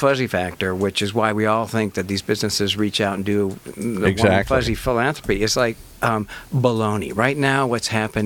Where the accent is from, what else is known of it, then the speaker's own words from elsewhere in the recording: Pacific Northwest, United States; I mean, I was raised in the Northwest, went to the school in the Midwest, ended up in California